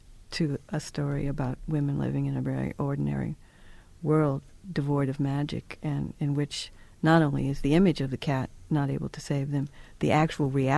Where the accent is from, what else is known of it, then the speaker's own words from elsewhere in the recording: New Orleans, Louisiana, United States; I've had lots of contact with rats in my life because I grew up in New Orleans.